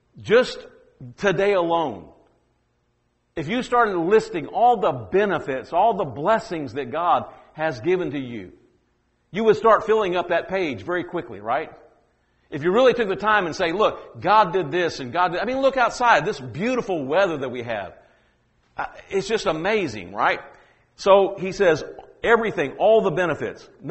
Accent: Louisiana, United States; Now, I don't know, I'm originally from Louisiana, and so when we say, we don't just say sing, we say sang.

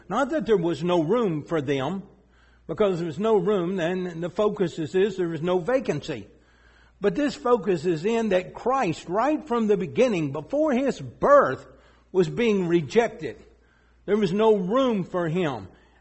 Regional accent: Tennessee, United States; Y'all do remember now, I'm from East Tennessee. Okay? I'm from the country.

